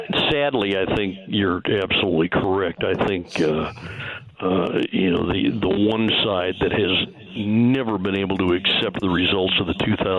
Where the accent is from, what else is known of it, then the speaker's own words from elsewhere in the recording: Pacific Northwest, United States; You know, I come from the Northwest where we wake up before the trees do so we can harvest a forest.